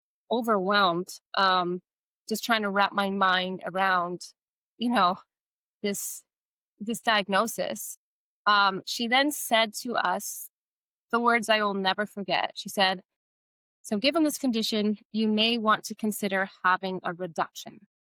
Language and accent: English; Canada; Well, I live in Calgary, Alberta, Canada. So I am Canadian.